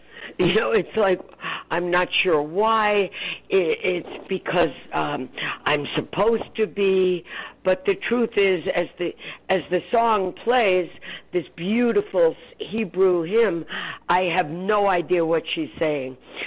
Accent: Bronx, New York, United States; You know, I grew up in the Bronx, so so there's a lot of that feeling, too.

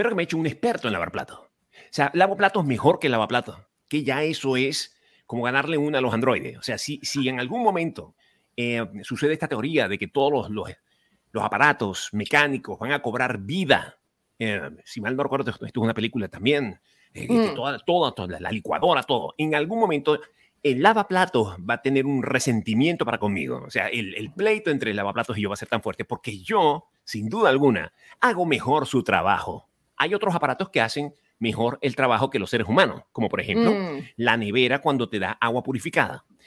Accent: Venezuela; en la cocina venezolana, al menos en mi país

